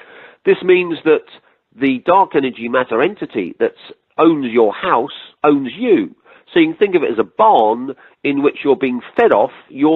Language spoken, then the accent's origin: English; United Kingdom; which we're using because I'm British, and all of the British magic has the basis of the Golden Dawn in it